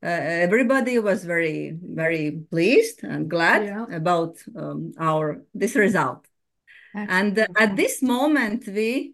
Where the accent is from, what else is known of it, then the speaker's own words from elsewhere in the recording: Latvia; English is a second language; moved away; And for us, this is something new because originally we come from Latvia, but the English school for us is something a little bit different, I say, yes.